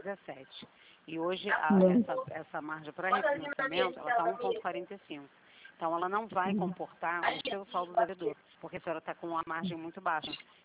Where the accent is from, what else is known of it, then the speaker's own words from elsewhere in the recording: Rio de Janeiro, Brazil; Eu sou do centro do Rio